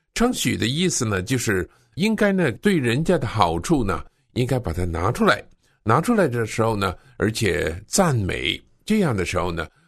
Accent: China; 我想把我们中国人对于那个表达方面的那个缺乏呢

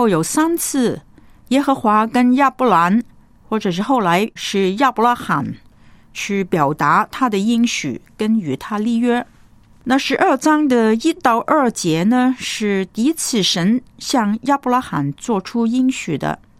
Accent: China; 作为一个中国人是非常荣耀的事

